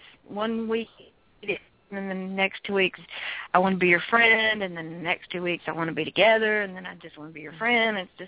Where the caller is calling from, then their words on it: Houston, Texas, United States; Susan, I'm calling from Houston.